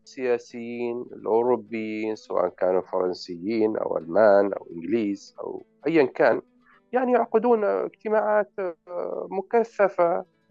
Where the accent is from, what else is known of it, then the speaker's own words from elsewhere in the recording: Oman; لما جو هنا عندنا في عمان حدود 400 صحفي وإعلامي من مختلف دول العالم